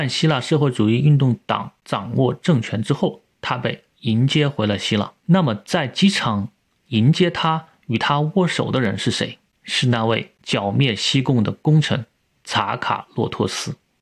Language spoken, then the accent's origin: Chinese; China; 我最后想说一点，我作为一个中国人为什么会对这段历史比较感兴趣呢